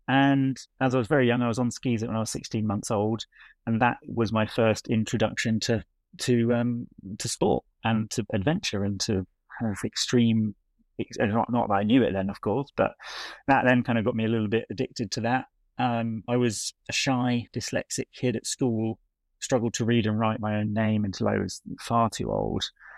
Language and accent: English; United Kingdom; But as a British skier, it's a little challenging because you're skiing against more or less every other nation that has a load of snow and mountains, and we don't really have that.